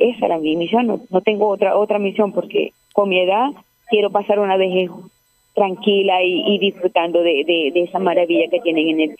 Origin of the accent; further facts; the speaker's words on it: Colombia; Como yo soy colombiana, yo abrí el registro.